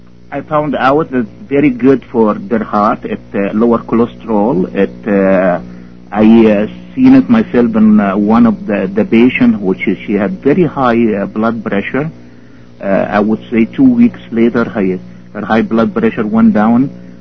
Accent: Egypt; born there; English is a second language; I was born in Egypt

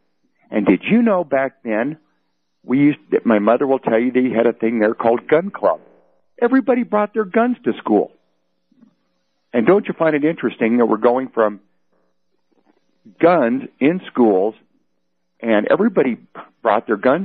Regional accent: Wheat Ridge, Colorado, United States; I'm also from Wheat Ridge.

